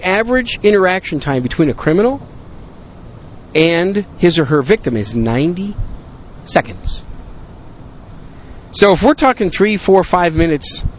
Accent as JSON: {"language": "English", "region": "Wisconsin", "country": "United States", "tie": "born or raised there", "also_born_or_lived": "New York City", "lives_now": "Texas, United States", "said": "I was born in New York City, raised in Wisconsin. I live down south now in the great gun-friendly state of Texas."}